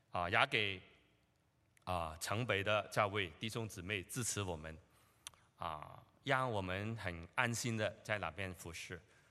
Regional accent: Hong Kong; born there; moved away; 因为我是在香港出生的，我跟太太我们都是在香港出生的。然后八零年的时候我移民到这里太太是八四年的时候移民到这里。

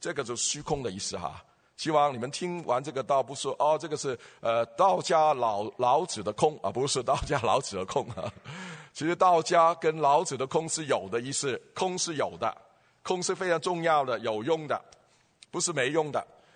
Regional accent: Hong Kong; 我们香港人啊，香港人常常父母赢在起跑线，

